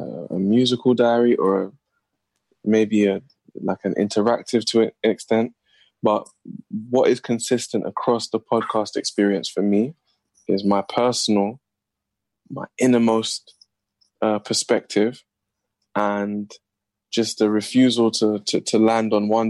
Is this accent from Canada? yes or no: no; London, United Kingdom; Well, I grew up in Northwest London on a housing estate called St. Raphael's Estate, close to Wembley.